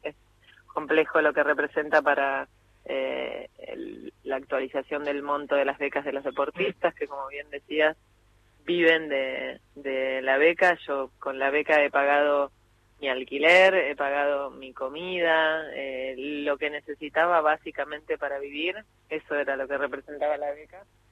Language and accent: Spanish; Argentina